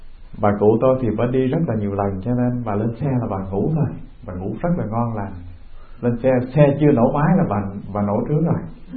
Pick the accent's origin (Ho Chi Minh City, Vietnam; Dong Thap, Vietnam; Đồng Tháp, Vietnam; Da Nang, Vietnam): Đồng Tháp, Vietnam; Lúc đó tôi làm trụ trì ở chùa Quán Âm ở quê tôi, tận dưới miền Tây sông nước á, Đồng Tháp. Một năm có 3 tháng nước lụt.